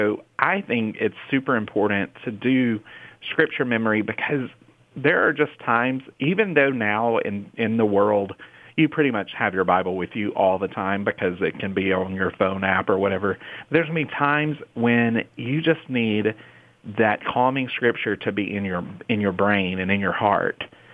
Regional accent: Mississippi, United States; we're from Mississippi, and that's where AFR got its start.

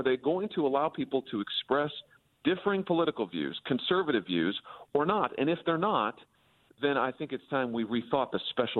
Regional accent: Missouri, United States; Drugs are pouring into my home state of Missouri.

